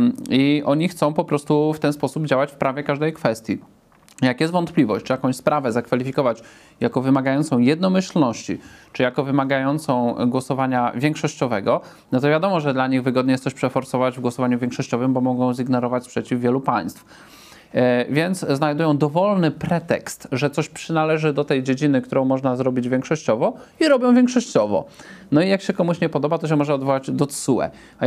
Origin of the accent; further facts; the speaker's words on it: Lubusz Voivodeship, Poland; Jeden z takich ośrodków moich rodzinnych stron w województwie lubuskim jest na zamkniętym poligonie.